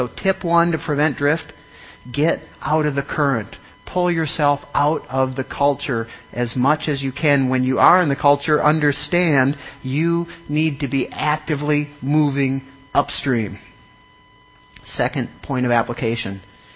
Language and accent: English; Minnesota, United States; most of you knew I grew up in Minnesota. We didn't have rivers like that, but we had lakes, right?